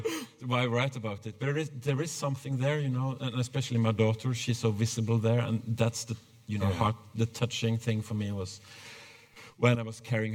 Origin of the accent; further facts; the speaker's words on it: Norway; now in Sweden; I came from Norway and I went to Sweden and I didn't know anyone.